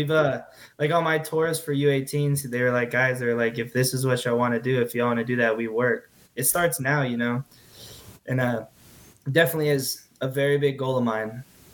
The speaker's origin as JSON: {"language": "English", "town": "Houston", "region": "Texas", "country": "United States", "tie": "born or raised there", "said": "I love Houston. I don't want to leave. Like, it's my hometown. I've been here forever. Yeah. I still live at home with my parents."}